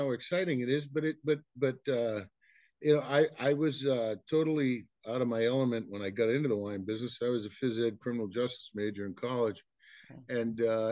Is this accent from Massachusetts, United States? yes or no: yes; Winchester, Massachusetts, United States; now in Kennebunk, United States; I grew up outside of Boston